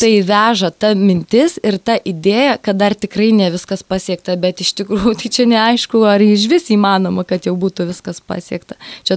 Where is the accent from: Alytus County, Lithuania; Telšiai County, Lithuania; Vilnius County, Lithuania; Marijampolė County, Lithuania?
Alytus County, Lithuania; Alytus; mes visada didžiuojamės pasakyti, kad mes esame iš Alytaus.